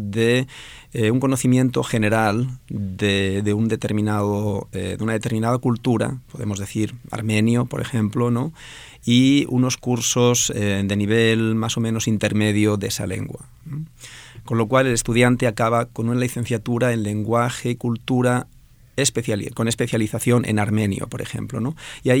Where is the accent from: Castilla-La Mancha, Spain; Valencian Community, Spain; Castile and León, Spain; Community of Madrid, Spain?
Valencian Community, Spain; Alicante; accent: Spanish; saqué mi licenciatura en Historia en la Universidad de Alicante, que es de donde soy. Trabajé durante varios años en el ayuntamiento de mi ciudad